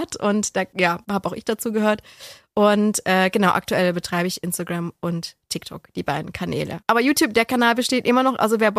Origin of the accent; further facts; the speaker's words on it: Ulm, Baden-Württemberg, Germany; now in Kornwestheim, Germany; Ja, ich komme aus Ulm, aber ich wohne in der Nähe von Stuttgart, so gefühlt.